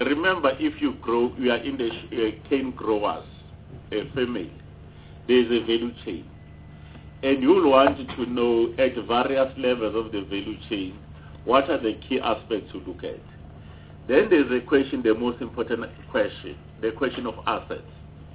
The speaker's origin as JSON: {"language": "English", "region": "Mpumalanga", "country": "South Africa", "also_born_or_lived": "KwaZulu-Natal", "said": "I'm from Mpumalanga, but I also stayed in KwaZulu-Natal"}